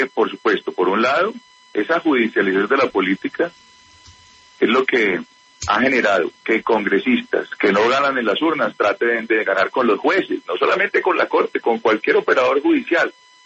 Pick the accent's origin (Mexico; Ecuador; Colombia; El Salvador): Colombia; como colombiano